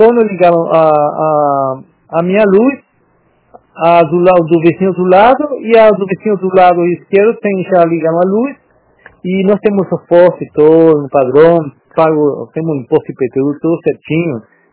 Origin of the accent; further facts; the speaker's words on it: Uruguay; Portuguese is a second language; now in Brazil; moro aqui no Brasil, sou uruguaio, moro no Brasil há 37 anos.